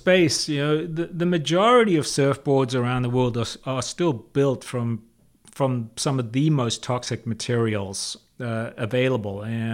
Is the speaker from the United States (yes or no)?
no; South Africa; I grew up in South Africa. When I was a kid in the 60s, surfing had a terrible reputation.